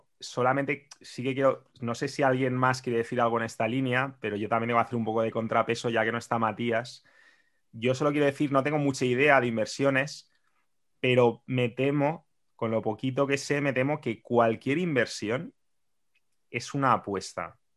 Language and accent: Spanish; Spain; cuando yo tenía tu edad, desde que yo tenía uso de razón, en España la vivienda no había hecho más que aumentar